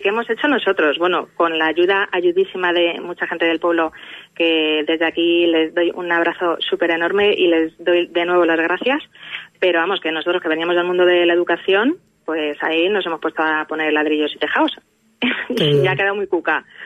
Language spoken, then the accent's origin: Spanish; Madrid, Community of Madrid, Spain; moved away; Mi madre nació aquí en Bedemarván y nada, y antes vivíamos en Madrid. Nacimos en Madrid y vivimos hasta el 2016, ¿sí? Que nos animamos a venir aquí.